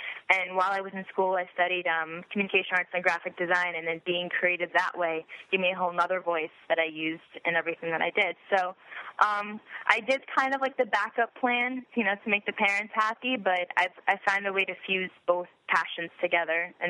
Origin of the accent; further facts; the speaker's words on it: Richfield, Connecticut, United States; I grew up in Richfield, Connecticut, or as I like to say, my parents took me hostage and raised me in Connecticut because I completely hated it.